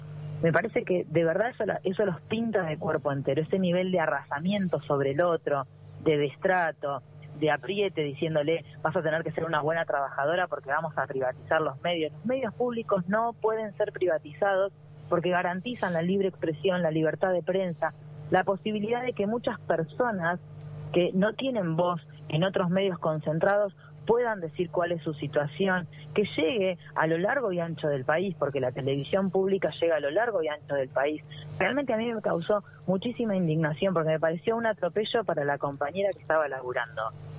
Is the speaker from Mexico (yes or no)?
no; Argentina; como argentinos y argentinas